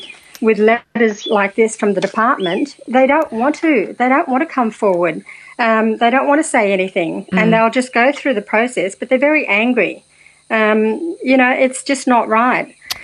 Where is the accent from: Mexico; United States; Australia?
Australia; I'm an Australian citizen. I was born an Australian citizen. I was educated in Australia. I was, you know, I've lived here all my life